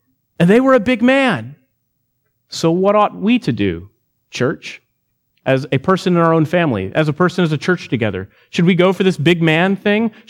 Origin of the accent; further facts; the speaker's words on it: Texas, United States; I'm a Texan and I love Texas, but man, North Texas was flat.